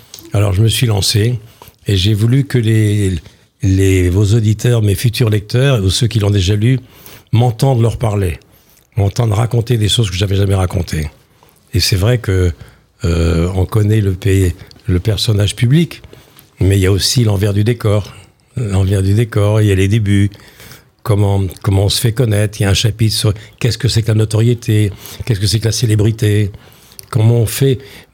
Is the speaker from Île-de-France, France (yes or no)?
no; Vire, Normandy, France; Quand je suis arrivé, parce que je venais de Carpiquet, quand je suis arrivé à Vire, première émotion, évidemment, la route de Vire, le stade Pierre-Comte, enfin, mon enfance m'est apparue